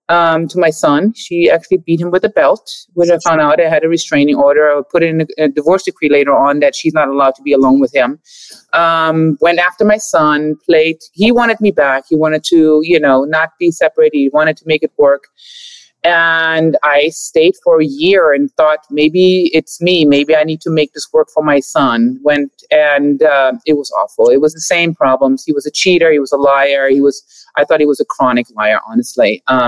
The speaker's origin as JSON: {"language": "English", "region": "Berlin", "country": "Germany", "tie": "born or raised there", "said": "Born and raised in Berlin West. The wall was still up."}